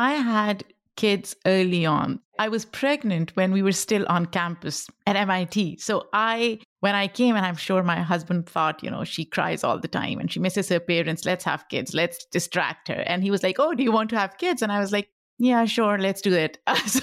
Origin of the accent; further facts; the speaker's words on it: Pakistan; first language Pashto; English is a second language; We speak Pashto, which is my mother tongue. And then we speak Urdu, which is another language spoken in Pakistan.